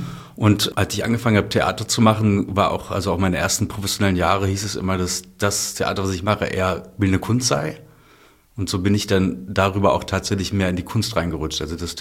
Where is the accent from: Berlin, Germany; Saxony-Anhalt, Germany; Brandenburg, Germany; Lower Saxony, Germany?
Berlin, Germany; Hier in Kreuzberg